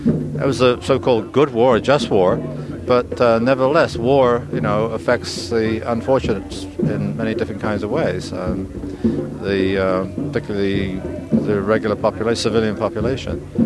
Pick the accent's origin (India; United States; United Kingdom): United Kingdom; England; I was a child of war. I was brought up in England, and I was 9 years old in 1939 when the war broke out there.